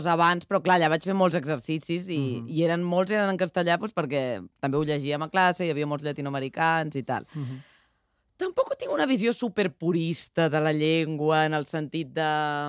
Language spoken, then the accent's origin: Catalan; Catalonia, Spain; tenint en compte que jo sóc catalana, que escric en català